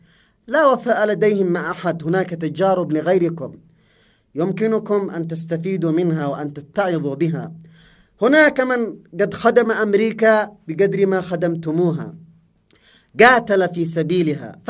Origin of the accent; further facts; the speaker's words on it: Yemen; وهذه قيمنا كيمنيين، قيم الكرم